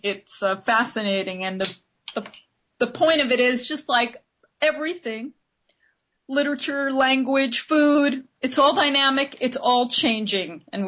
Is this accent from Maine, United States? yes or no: no; New York, United States; also born or lived in California; I live in New York right now and I'm from New York, but I was living in California for about 9 years